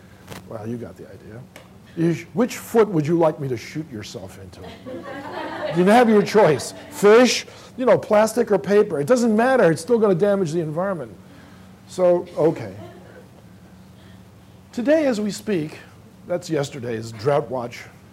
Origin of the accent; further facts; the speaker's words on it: New Orleans, Louisiana, United States; living in New Orleans, that's my hometown